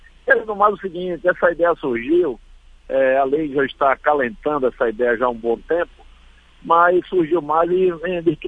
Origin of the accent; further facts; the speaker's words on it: Bahia, Brazil; eu me sinto muito orgulhoso de ser nordestino e fico feliz de ser um baiano nordestino